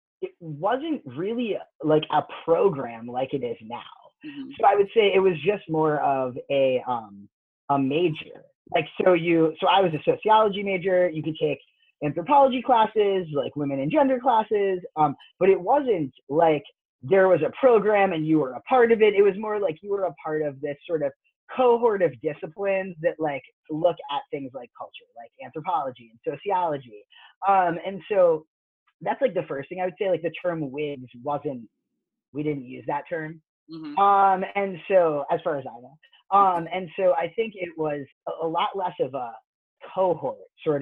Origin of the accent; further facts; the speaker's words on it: New York, United States; Well, I'm originally from New York.